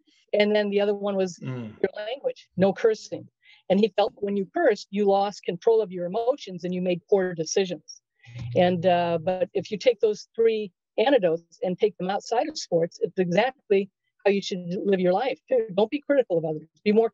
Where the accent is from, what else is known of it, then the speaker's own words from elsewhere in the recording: Los Angeles, California, United States; I really didn't know who he was growing up in Los Angeles.